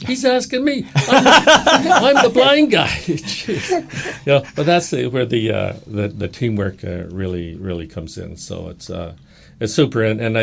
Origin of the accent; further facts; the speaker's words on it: Toronto, Ontario, Canada; We come from the Toronto area